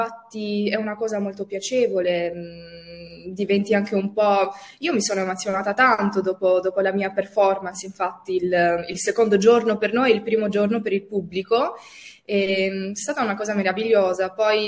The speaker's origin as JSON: {"language": "Italian", "country": "Albania", "said": "io sono albanese, sarò per sempre albanese, l'Albania è la mia casa, i miei genitori sono lì, quindi mi sentirò sempre così."}